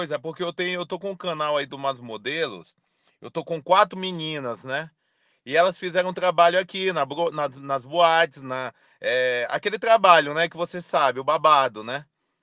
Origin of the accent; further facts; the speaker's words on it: Imperatriz, Maranhão, Brazil; tudo bem? É, eu sou daqui de Imperatriz.